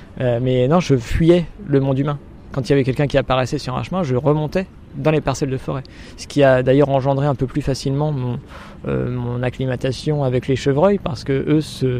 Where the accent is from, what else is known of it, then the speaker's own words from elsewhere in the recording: Normandy, France; on se dit chez moi en Normandie il neige pas